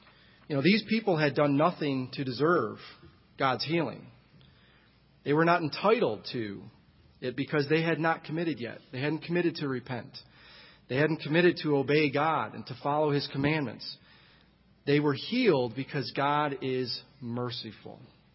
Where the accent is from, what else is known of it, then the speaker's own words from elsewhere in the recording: Michigan, United States; He farmed 5,000 acres in my home state of Michigan.